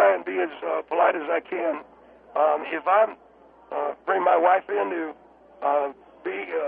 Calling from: Lancaster, California, United States; Yeah, Phil, I'm calling in from Lancaster, California, and I've called your program before

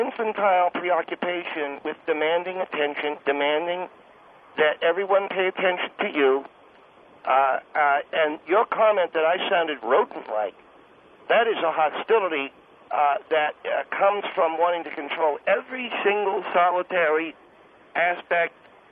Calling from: San Diego, California, United States; I'm calling from San Diego

